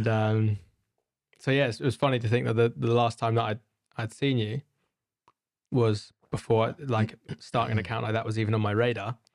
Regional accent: London, United Kingdom; I was living, I grew up in London

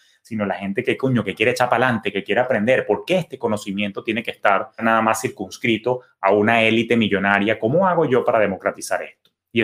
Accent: Venezuela; born there; el día de la independencia en mi país natal, Venezuela

